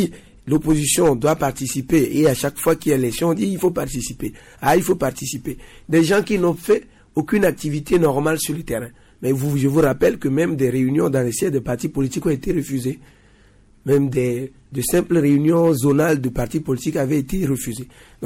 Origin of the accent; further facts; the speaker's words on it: Togo; nous tous, nous sommes Togolais et nous vivons dans le pays